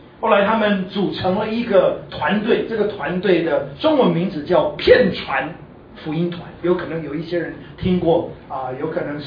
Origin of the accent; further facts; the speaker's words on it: Kaohsiung, Taiwan; 我记得小时候在高雄长大的时候，跟着我的妈妈去市场买菜